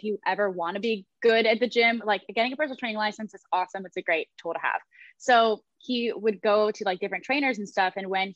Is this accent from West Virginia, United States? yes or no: no; Columbus, Ohio, United States; now in Los Angeles, United States; I'm 21 years old and I'm from Columbus, Ohio originally.